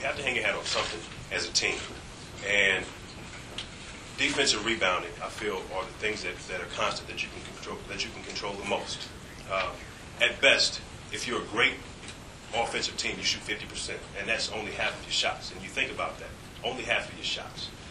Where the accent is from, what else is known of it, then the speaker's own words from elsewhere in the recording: Chicago, Illinois, United States; I'm from Chicago. I've recruited in Chicago.